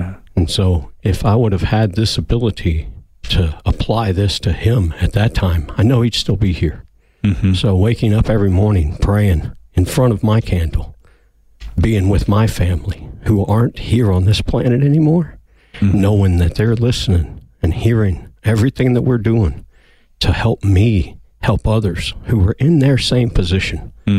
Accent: Midwest, United States; now in Tucson, United States; I'm not from Tucson or Arizona. I find that as an honor and a privilege to be offered that. Because growing up in the middle of the country, in the heartland, knowing where we are now, I just want to see more love.

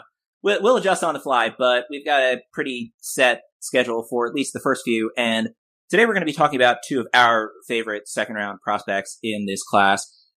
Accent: New York City, New York, United States; we've got a 6'3 guard from my hometown of New York City

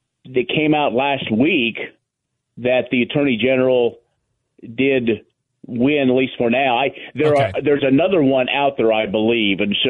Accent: Colby, Kansas, United States; I grew up in Colby and know the family, know his wife, in-laws, all that.

